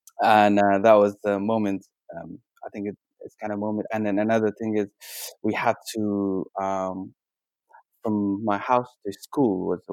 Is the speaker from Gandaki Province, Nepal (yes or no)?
no; Kavre, Bagmati, Nepal; English is a second language; Yes, Kavre. My hometown is in Kavre, which is just outside of Kathmandu, around 70 kilometers.